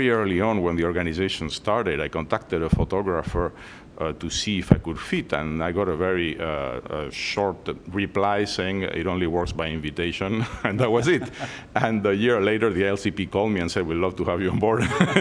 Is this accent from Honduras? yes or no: no; Spain; English is a second language; moved away as an adult; now in Seattle, United States; I'm originally from Spain. That's where my funny accent comes from. I've been living in Seattle for a decade and a half already.